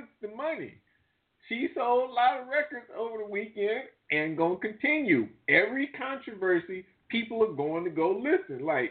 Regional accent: New Orleans, Louisiana, United States; Just because I'm from New Orleans don't mean I care.

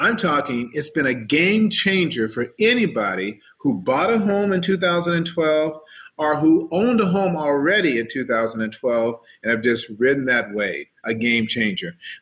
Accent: San Bernardino, California, United States; I'm from San Bernardino, right? Grew up right there in the hood, 3330 Gardena Street, Delman Heights, West Side. That was seriously the hood, the oldest of seven kids.

